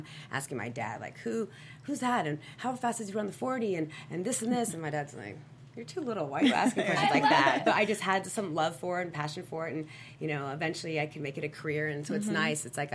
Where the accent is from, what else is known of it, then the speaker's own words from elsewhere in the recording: California, United States; I grew up in the Bay Area.